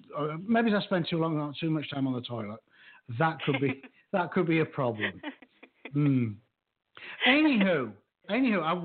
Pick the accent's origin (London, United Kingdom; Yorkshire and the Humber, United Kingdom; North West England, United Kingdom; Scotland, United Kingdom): Yorkshire and the Humber, United Kingdom; No, I'm from Yorkshire. It's going to be below freezing before we put a coat on.